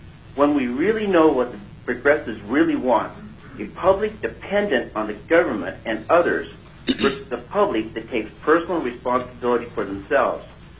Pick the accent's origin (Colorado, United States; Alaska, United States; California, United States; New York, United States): Alaska, United States; Lazy Mountain; I'm from Lazy Mountain, Palmer area, and I'm speaking for myself.